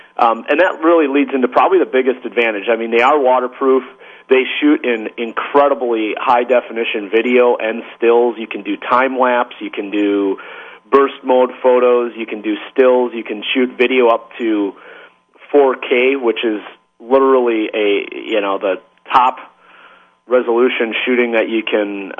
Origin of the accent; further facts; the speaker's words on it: Wisconsin, United States; and I'm from Wisconsin, so just across the lake from you guys, and so I grew up doing this stuff